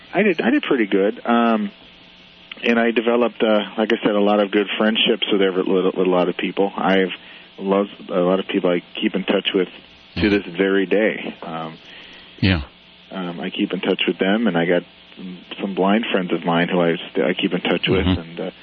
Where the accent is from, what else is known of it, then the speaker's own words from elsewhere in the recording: Cottage Grove, Minnesota, United States; now in Missouri, United States; I'm not originally from Missouri. I'm originally from Minnesota.